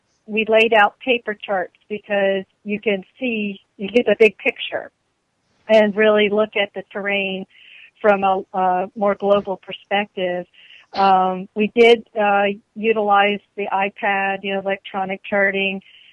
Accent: Frederick, Maryland, United States; Well, 2017, it's going to, the start will be at my hometown in Frederick.

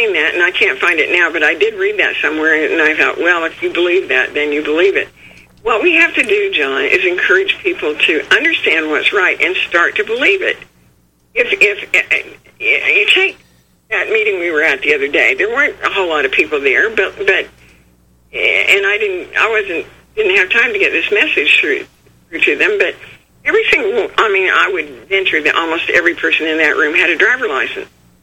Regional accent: Utah, United States; I'm from Utah

